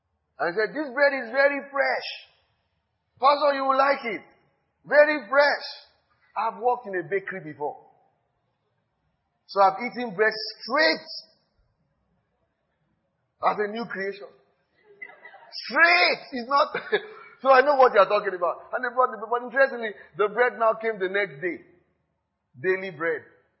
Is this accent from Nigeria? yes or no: yes; Nigeria; I say, I'm a Nigerian.